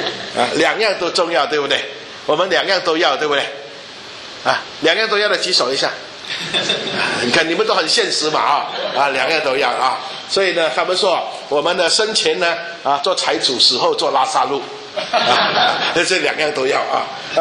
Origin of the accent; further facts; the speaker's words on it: Malaysia; 我是马来西亚人，但是我们马来西亚是很迷信的